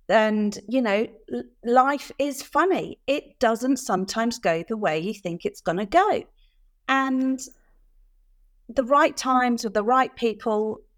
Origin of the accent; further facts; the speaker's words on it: Harpenden, East of England, United Kingdom; also born or lived in Leeds; now in London, United Kingdom; Yeah, I'm a Harpenden girl. Although I grew up in Harpenden, went to the local schools, loved it, big fan of where I grew up, had a great childhood, then obviously left and did uni to the dizzy heights of Leeds and been living in London for years.